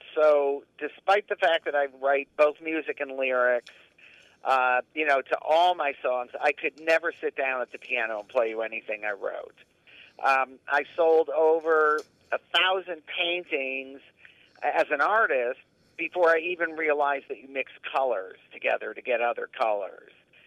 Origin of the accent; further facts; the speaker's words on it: Detroit, Michigan, United States; I say it's from growing up in Detroit. Because I got to grow up during the Motown years